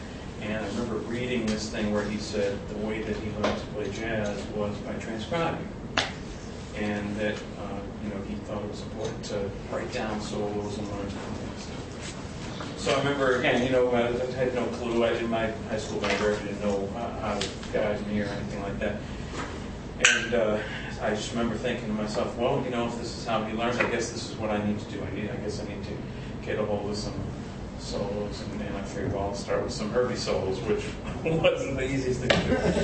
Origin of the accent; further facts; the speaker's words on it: Falmouth, Massachusetts, United States; I grew up on Cape Cod and Falmouth, and I had really no exposure to jazz at all when I was a kid